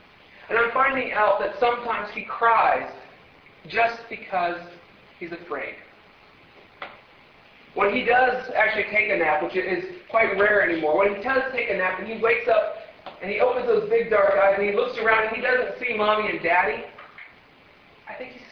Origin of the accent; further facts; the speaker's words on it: Ohio, United States; Growing up in Yankee Land in Ohio, I didn't even see this kind of snow there.